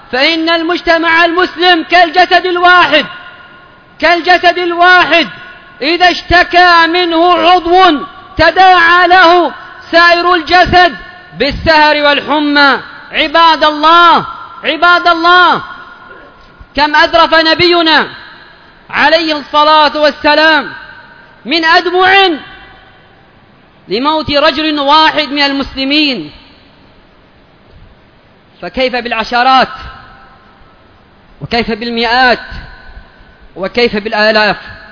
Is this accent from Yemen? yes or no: yes; Yemen